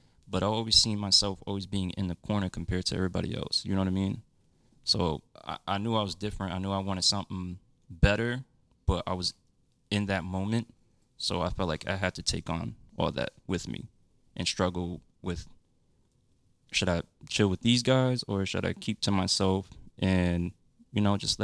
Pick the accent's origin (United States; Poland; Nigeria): United States; Paterson, New Jersey; So, I grew up in Paterson, New Jersey. For those who don't know, that's a pretty rough neighborhood.